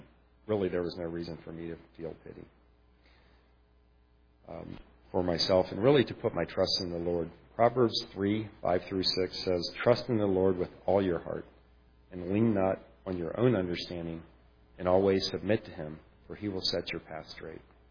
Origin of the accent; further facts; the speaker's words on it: Virginia, United States; I grew up in Virginia as part of a Christian family, and from a very young age had been exposed to the Bible and God's teaching.